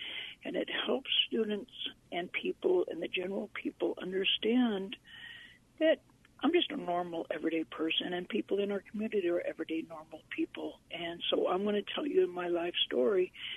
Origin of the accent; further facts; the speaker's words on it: Los Angeles, California, United States; born there; I was born in Southern California in Los Angeles area. I had 4 brothers and an older sister. And I was born in 1965. I'm 53 years old.